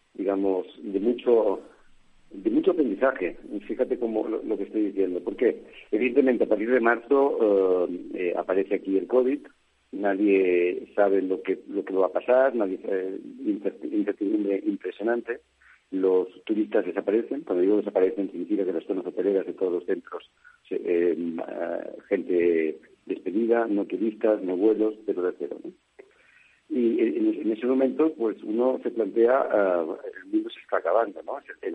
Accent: Spain; yo soy neumólogo formado en la Universidad de Barcelona, es decir, que soy español.

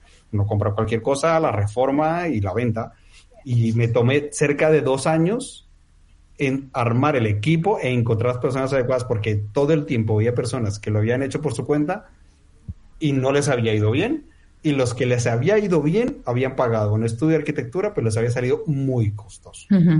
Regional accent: Colombia; moved away; cuando yo llegué, yo soy colombiano, ¿vale? Y yo llegué en el 2019.

